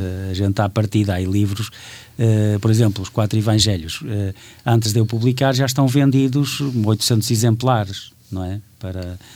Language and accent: Portuguese; Felgueiras, Porto, Portugal; Já foi apresentado em Felgueiras, que é a minha terra